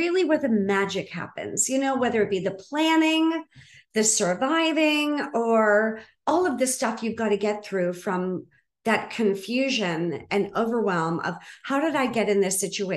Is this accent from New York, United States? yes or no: no; Boston, Massachusetts, United States; I grew up in Boston, and I know I don't have the accent, but I promise I really was born at Brigham and Women's Hospital.